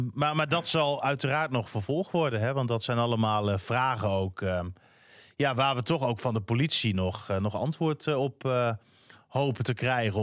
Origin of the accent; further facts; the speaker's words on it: Groningen, Netherlands; Die hadden ook wat door dat wij uit Groningen kwamen.